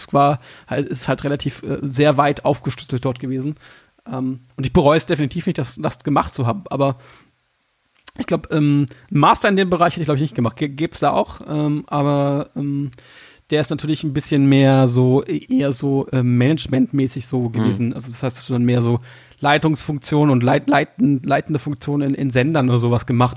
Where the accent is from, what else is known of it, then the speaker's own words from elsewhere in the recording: Hildesheim, Lower Saxony, Germany; Ich komme ja eigentlich aus Hildesheim.